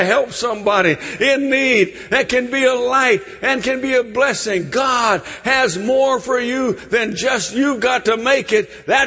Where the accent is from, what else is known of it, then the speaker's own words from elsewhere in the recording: Connecticut, United States; also born or lived in North Carolina; I was from Connecticut, but I spent 12 years in North Carolina, and then we went back to where I was from when I was 13.